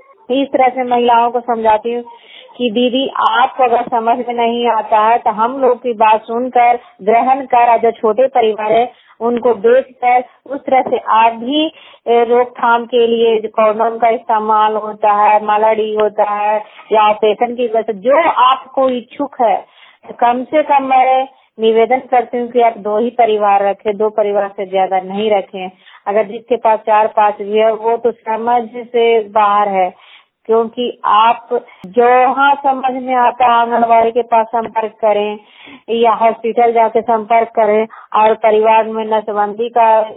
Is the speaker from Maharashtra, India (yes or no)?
no; Bihar, India; मैं जनता गांव से हूँ, बसनेवा पंचायत हमारे प्रखंड और जिला नालंदा का निवासी हूँ।